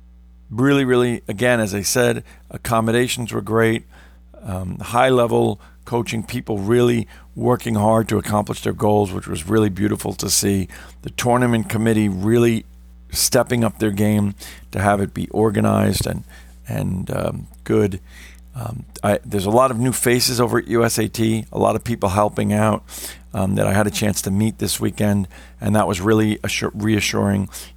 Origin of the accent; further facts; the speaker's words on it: New York City, New York, United States; I come from New York City metro area.